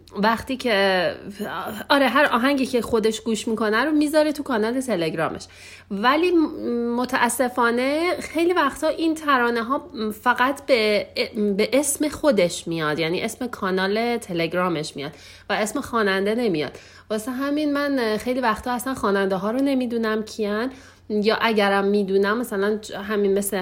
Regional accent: Iran; moved away; از ما ایرانی ها حالا هر جای دنیا که هستیم گرفته و یه جوری من حس میکنم ما که خارج از ایران هستیم

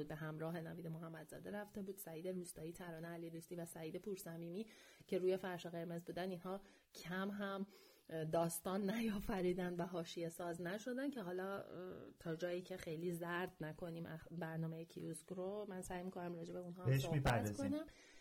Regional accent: Iran; از اونجایی که ما ایرانی هستیم و در جبر جغرافیایی ما در جایی از کره زمین به دنیا اومدیم

